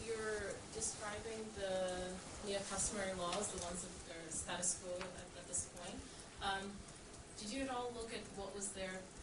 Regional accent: Kenya; because I'm Kenyan, and land is like the biggest problem there is

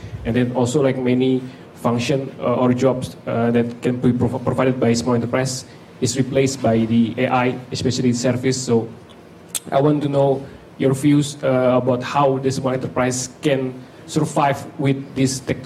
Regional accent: Indonesia; English is a second language; now in Southampton, United Kingdom; I'm from Indonesia and studying PhD in Southampton.

